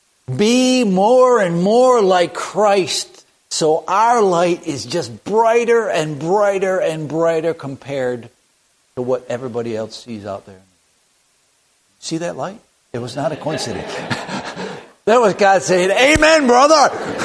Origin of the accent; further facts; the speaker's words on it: United States; As an American, it just made my blood boil.